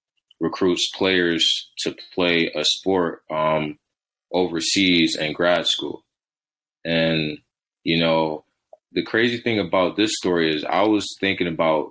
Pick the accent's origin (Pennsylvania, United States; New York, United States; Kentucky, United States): New York, United States; Rochester; So I caught a flight from my hometown of Rochester to Cardiff University, which is located in Wales, United Kingdom.